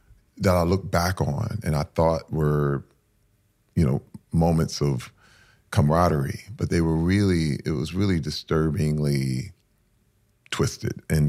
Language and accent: English; Flint, Michigan, United States; growing up in Flint in the hood